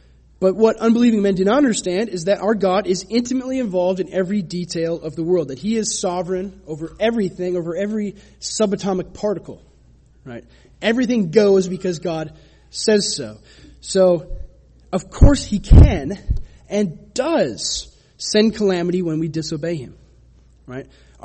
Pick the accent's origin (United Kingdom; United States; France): United States; Minnesota; I remember this kind of mockery a few years back in my home state of Minnesota.